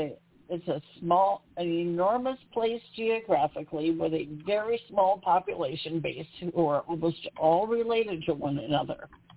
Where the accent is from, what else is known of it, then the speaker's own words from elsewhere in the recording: Idaho, United States; That's my home state.